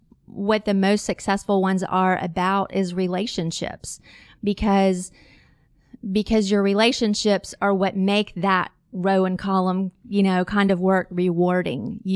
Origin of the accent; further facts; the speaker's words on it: Pensacola, Florida, United States; I am a Pensacolian. Right. Well, I grew up near Pensacola. I went away for college and then came back, 20 years ago. So mm-hmm. I'm really a Pensacolian.